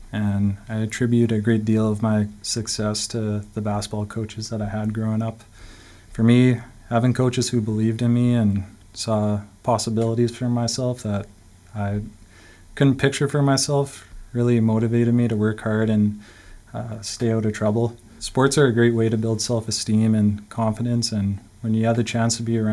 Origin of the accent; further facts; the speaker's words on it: Winnipeg, Manitoba, Canada; I was born and raised in Treaty 1 territory in Winnipeg, Manitoba, and I'm a proud Winnipegger.